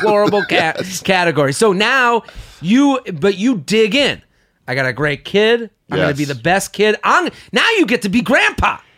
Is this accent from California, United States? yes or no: no; Needham, Massachusetts, United States; I used to take cabs when I would go home to Boston. I'm from Needham.